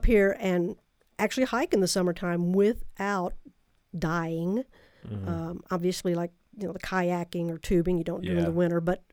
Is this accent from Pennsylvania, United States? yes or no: no; Texas, United States; born there; I tell people I was born in East Texas, and I've been moving south ever since, trying to get warm.